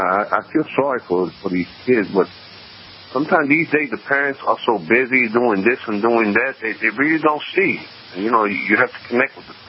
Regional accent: Brooklyn, New York, United States; I was raised in Brooklyn, New York by my dad, and I was bullied. I went to Westinghouse Boys High

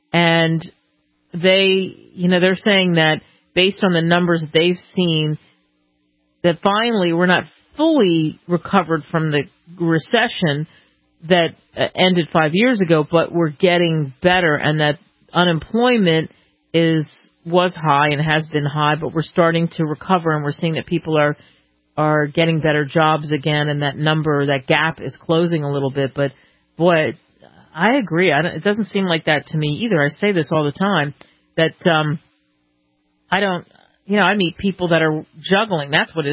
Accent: Cherry Hill, New Jersey, United States; also born or lived in Queens, New York; I grew up somewhat in Queens, and then my family, I think when I was, I guess we were like six, I was six, we moved to South Jersey to a place called Cherry Hill

